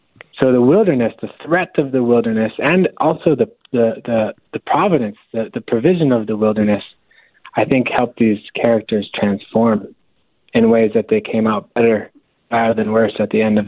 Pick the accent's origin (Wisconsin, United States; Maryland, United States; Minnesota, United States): Wisconsin, United States; Niagara; I grew up in Niagara, Wisconsin, on the northern border, sort of by Iron Mountain, Michigan, right on the Menominee River.